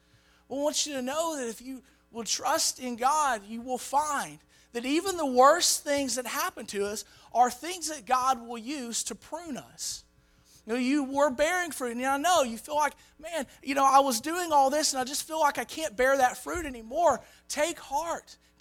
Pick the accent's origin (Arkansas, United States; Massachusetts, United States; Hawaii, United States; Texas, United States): Arkansas, United States; I told you I grew up in Arkansas. I spent a little time in the woods.